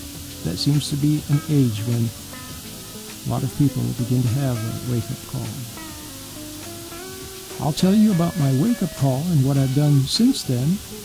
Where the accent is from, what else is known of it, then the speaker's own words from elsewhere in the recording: Utah, United States; also born or lived in Wyoming; I grew up in Utah. That's right, I was born in Wyoming, grew up in Utah. Went to San Francisco to go to school, to go to college.